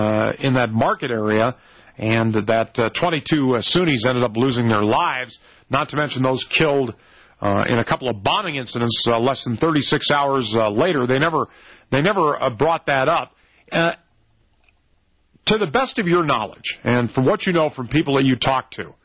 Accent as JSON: {"language": "English", "region": "California", "country": "United States", "said": "Well, I'm from Orange County, so I can identify with being hassled because you're from Southern California."}